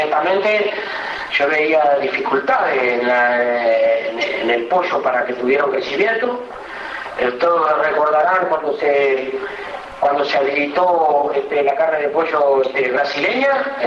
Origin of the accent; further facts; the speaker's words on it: Cerro Largo, Uruguay; Es lo que somos de Cerro Largo, conocemos ese canal hace años, ¿no?